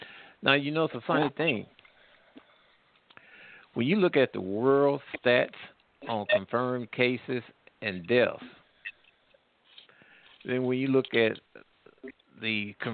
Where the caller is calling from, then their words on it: Missouri, United States; Well, I'm calling from Missouri right now.